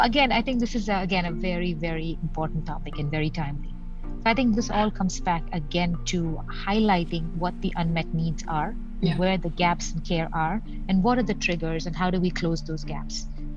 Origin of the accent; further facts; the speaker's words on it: India; I come from India, my background is different.